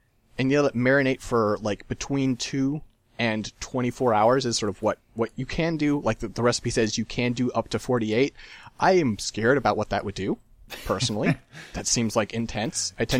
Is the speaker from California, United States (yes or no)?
yes; California, United States; Yeah, whereas I'm from California, and as they say, everything's bigger in California.